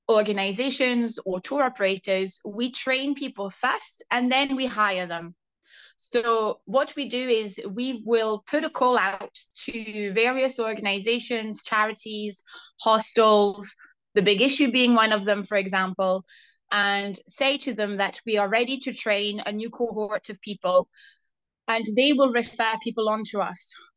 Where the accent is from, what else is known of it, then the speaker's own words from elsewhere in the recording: France; English is a second language; So I come from France, whether, I don't know if people can hear it in my accent.